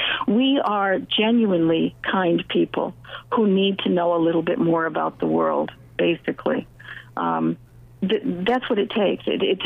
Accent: United States; they didn't look at me as a woman, often even not as an American

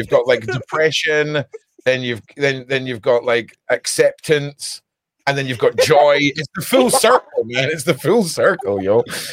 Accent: Quebec, Canada; I am from Quebec.

